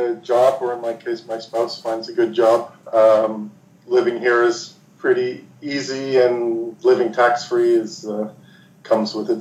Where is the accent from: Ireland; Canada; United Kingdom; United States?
Canada; Toronto, Ontario; Yeah, we're both Canadian.